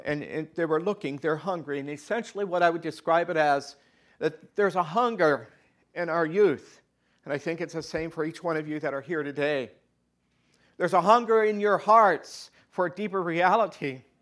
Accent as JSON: {"language": "English", "town": "Hartville", "region": "Ohio", "country": "United States", "tie": "born or raised there", "said": "I grew up in Hartville, Ohio. We were going to a church school, a Christian school there."}